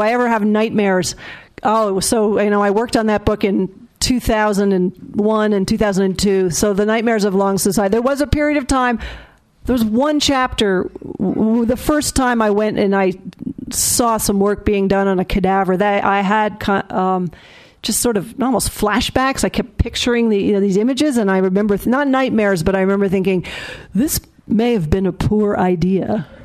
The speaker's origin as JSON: {"language": "English", "town": "Hanover", "region": "New Hampshire", "country": "United States", "said": "I'm from Hanover, New Hampshire."}